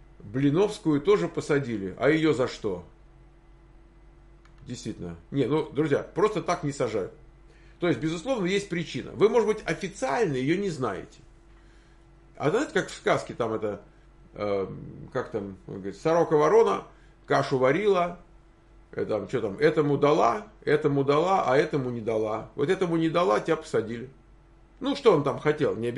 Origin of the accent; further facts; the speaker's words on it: North Caucasus, Russia; Я с Северного Кавказа. Моя религия – ислам.